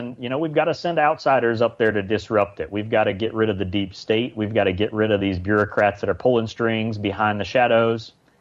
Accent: Florida, United States; You know, I grew up in North Florida, like you said, and it's more cows than people in much of North Florida. It's not all beaches and palm trees up there.

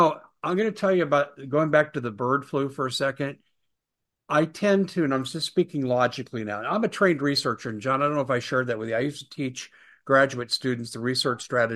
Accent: Arizona, United States; I live in Arizona. Child trafficking emanates in this country from my home state.

